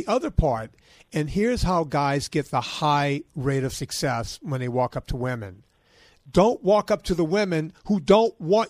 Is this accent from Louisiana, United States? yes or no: yes; Louisiana, United States; I was down in Baton Rouge, Louisiana. I'm from Louisiana.